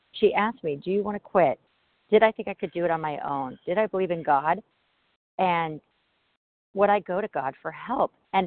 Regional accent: California, United States; from Southern California, gratefully recovered today

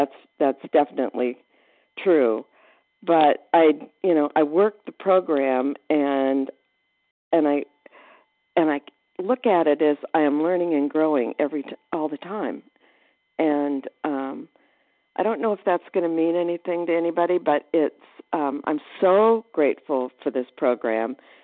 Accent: Arizona, United States; I am from Arizona.

